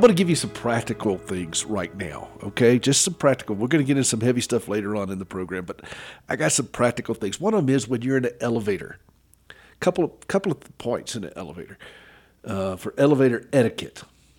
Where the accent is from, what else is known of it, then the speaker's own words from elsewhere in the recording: the South, United States; I was raised in the South. I'll help the ladies, but I'm not going to help you.